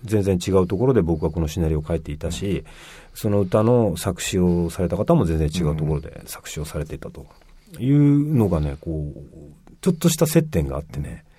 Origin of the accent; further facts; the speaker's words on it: Nagasaki, Japan; 僕は長崎出身なんですけど、